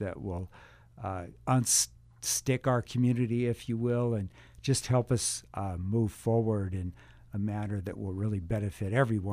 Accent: Roseburg, Oregon, United States; I was born and raised in Roseburg and went through the public schools in Joe Lane and Roseburg High School. And then after college, I returned here and worked in family business up through my entire career.

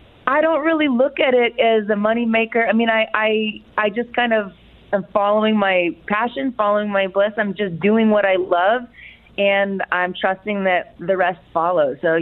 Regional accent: Alaska, United States; now in Ashland, United States; Well, I'm a transplant in Southern Oregon. I grew up in Southeast Alaska, but I've been here for about 18 years, living in Ashland.

